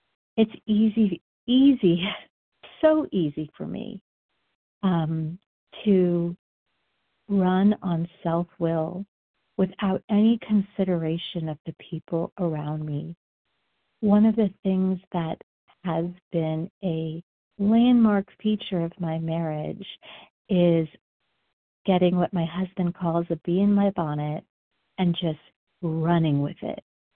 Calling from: Colorado, United States; I am calling from Colorado.

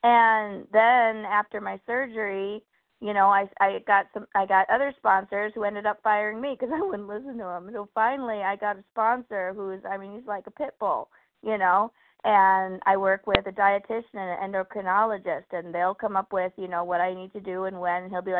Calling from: Kenosha, Wisconsin, United States; from Kenosha, Wisconsin, and grateful to be on the meeting this morning.

